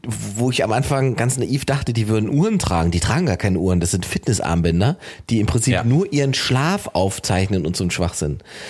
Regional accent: East Germany, Germany; Also, ich komme aus dem Osten. Bei uns war das nie weg. Ne? Ich bin in den 90ern aufgewachsen.

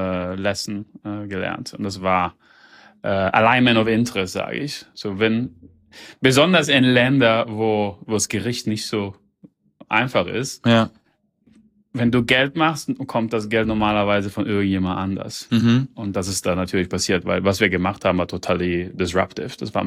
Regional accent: Germany; now in Zimbabwe; Ja, wir haben eigentlich als Deutsche, wir haben mit Kartoffeln angefangen.

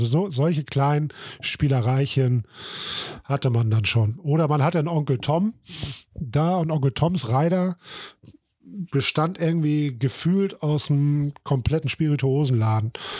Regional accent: Northern Germany, Germany; ich als Norddeutscher

